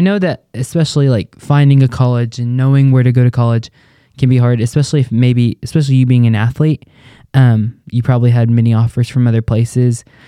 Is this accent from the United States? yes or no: yes; New Mexico, United States; I came from New Mexico, so we're very much more strict when it came to COVID stuff